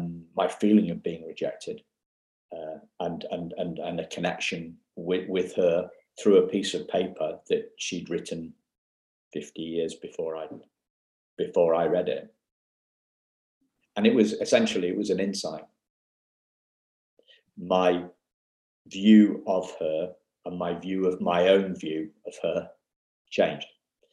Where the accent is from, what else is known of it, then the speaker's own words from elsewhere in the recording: United Kingdom; We're not good. We're British, okay? We're not very good at modesty.